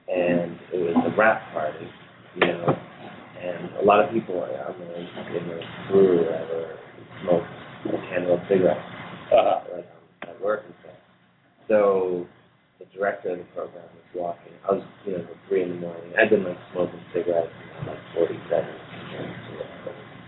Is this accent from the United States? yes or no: yes; Cleveland, Ohio, United States; I do like PBR, but I'm from Cleveland.